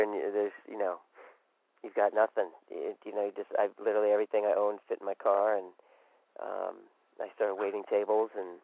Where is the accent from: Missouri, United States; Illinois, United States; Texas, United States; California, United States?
Missouri, United States; Columbia; born there; Yeah, I was born in Missouri. In Columbia, Missouri, where the University of Missouri is. So it was a college town.